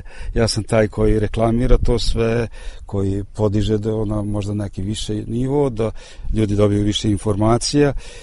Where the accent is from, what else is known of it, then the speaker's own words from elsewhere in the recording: Subotica, Vojvodina, Serbia; Pošto sam ja Subotičanin i to mogu reći da rođen sam u Subotici